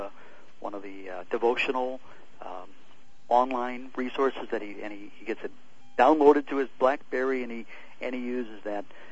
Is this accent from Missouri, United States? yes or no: yes; Missouri, United States; born there; I was born in Missouri. You know, so people look at me and say, well, he's a Missourian. Well, in actuality, I live in Michigan right now.